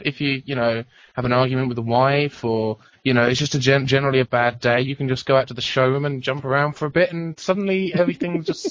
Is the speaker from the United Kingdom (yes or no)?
yes; Luton, East of England, United Kingdom; now in Los Angeles, United States; I'm certainly going to be contacting like my, you know, local bookstores in Los Angeles and in my hometown of Luton